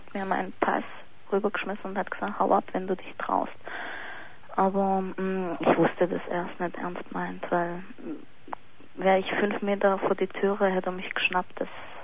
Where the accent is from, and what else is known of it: Germany; born or raised there